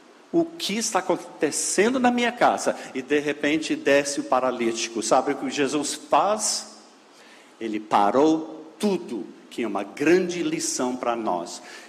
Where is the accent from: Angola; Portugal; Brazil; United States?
United States; Portuguese is a second language; Eu sou dos Estados Unidos.